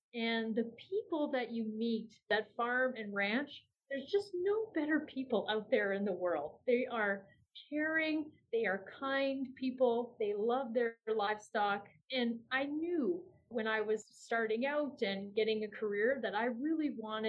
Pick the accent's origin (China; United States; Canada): Canada; the Maritimes; moved away as an adult; now in Calgary, Canada; I was originally from the Maritimes, but I've lived in Calgary most of my adult life and lived in the city.